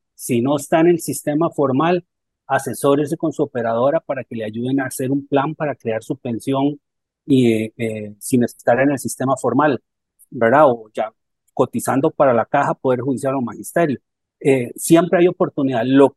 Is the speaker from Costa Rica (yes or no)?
yes; Costa Rica; como costarricense, como trabajador